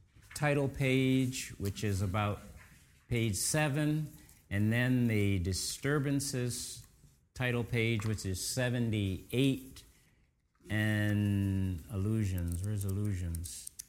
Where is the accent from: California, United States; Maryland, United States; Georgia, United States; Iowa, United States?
Maryland, United States; Salisbury; And I grew up in Salisbury, Maryland, at 614 Edison Street.